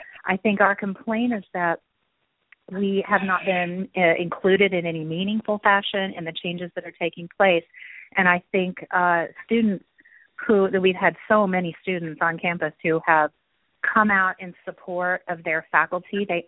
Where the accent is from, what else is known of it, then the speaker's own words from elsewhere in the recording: Texas, United States; I grew up in West Texas, and I went to a state school